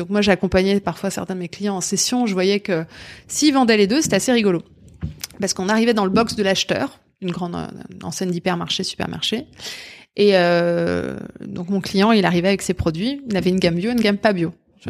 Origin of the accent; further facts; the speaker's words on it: Corsica, France; vais avoir 40 ans cette année. J'ai grandi en Corse, j'ai rallié le continent, comme on dit, pour faire des études de commerce et de sciences politiques.